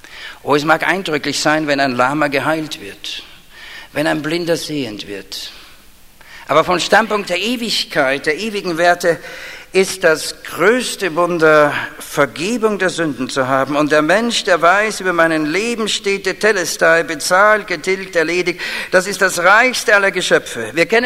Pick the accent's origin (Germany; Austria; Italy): Austria; Vienna; Ich bin ja Wiener, wir sind damals durch Operation Mobilisation zum Glauben gekommen.